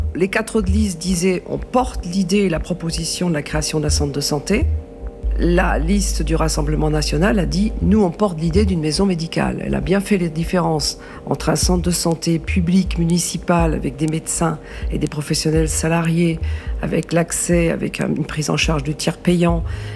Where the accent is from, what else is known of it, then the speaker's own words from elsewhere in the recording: Lannion, Brittany, France; also born or lived in Paris; J'ai exercé mon activité professionnelle à Paris, mais je suis originaire de Lannion.